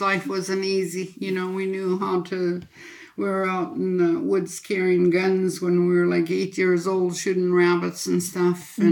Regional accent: Dot Lake, Alaska, United States; No, not while while we were growing up in Dot Lake.

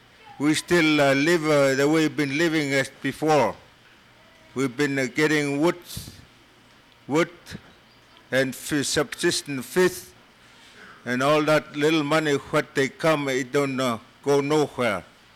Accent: Kotlik, Alaska, United States; I'm from Katlik, and I'm representative of Bill Morslow.

